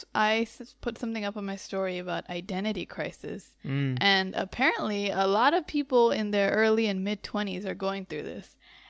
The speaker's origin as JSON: {"language": "English", "country": "Bangladesh", "said": "similar to Indian food, but it's Bangladeshi because that's where I'm from. I'm from Bangladesh."}